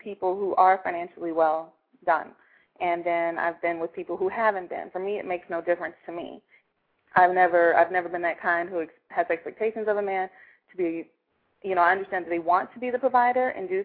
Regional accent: Chicago, Illinois, United States; Well, I'm actually from Chicago

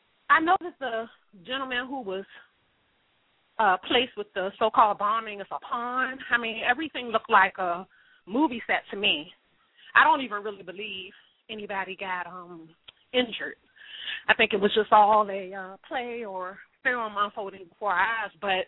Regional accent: Virginia, United States; now in New York, United States; I'm originally from Virginia, so I'm not an original New Yorker.

